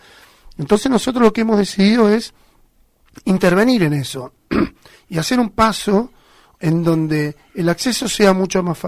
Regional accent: Pinamar, Buenos Aires Province, Argentina; habemos muchos chicos nacidos y criados en Pinamar, que tenemos una identidad que está innata en nosotros, que es inherente a nuestra construcción como sujetos dentro de esta comunidad que crecimos, que es la identidad del lugar

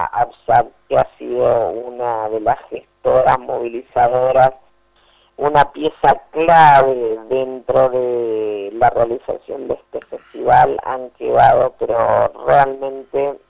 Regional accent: Mendoza, Argentina; also born or lived in New York / Los Angeles; now in Buenos Aires, Argentina; Me considero mendocina porque me crié gran parte de mi infancia ya, pero bueno, ya llevo más tiempo también acá en Buenos Aires.

